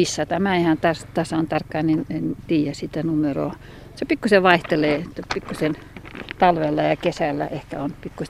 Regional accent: Tollonjoki, Republic of Karelia, Russia; Ei, minä olen kotoisin tuolta Tollonjoelta. Se suljettiin se kylä, mä olin silloin 4. luokalla pienenä tyttönä. Sitten me muutettiin tänne koko perheellä.

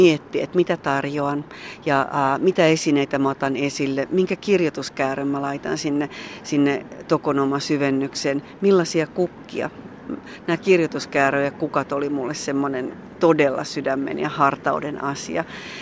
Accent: Kuusankoski, Kymenlaakso, Finland; täällä mä olen Kuusankoskelta lähtenyt nainen.

